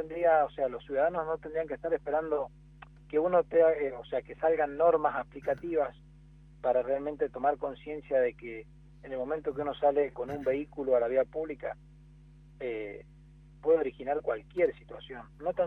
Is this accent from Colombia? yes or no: no; Argentina; así somos los argentinos, esperamos hasta el último día para hacer las cosas